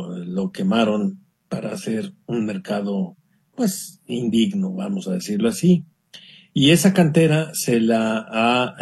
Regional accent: Guadalajara, Jalisco, Mexico; born there; now in El Salto, Mexico; Yo les hablo del Salto, Jalisco. Nací en Guadalajara. Soy del barrio de la zona zapatera, de la mera calle de Esteban de la Torre y Mariano Jiménez.

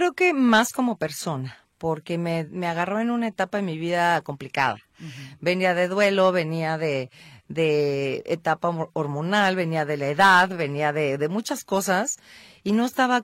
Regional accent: Guadalajara, Jalisco, Mexico; orgullosamente tapatía. yo sí estoy muy arraigada con mi ser, con mis raíces, con lo que soy, con lo mexicana que soy

